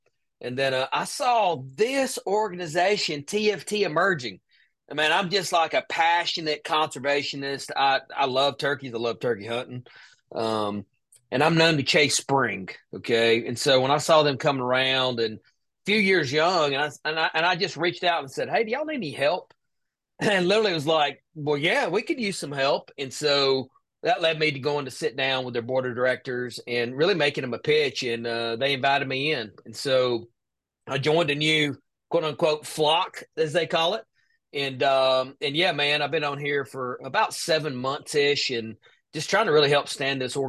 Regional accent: Alabama, United States; But no, brother, I'm originally from Alabama. I grew up in rural Alabama, North Alabama

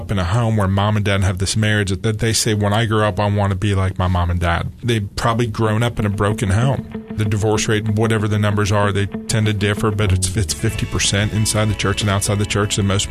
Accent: Pennsylvania, United States; Now, I grew up in Pennsylvania, grew up very far from the Lord, no idea what a relationship with Christ looked like

